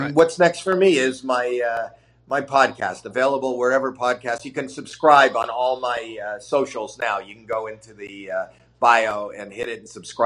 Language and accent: English; Toronto, Ontario, Canada; I grew up in Toronto